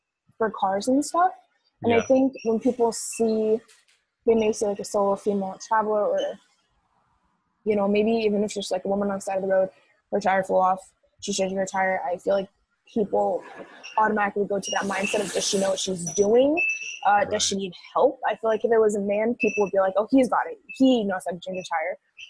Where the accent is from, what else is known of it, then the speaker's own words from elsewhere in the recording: Bellingham, Washington, United States; I'm from Bellingham. It's 30 minutes away.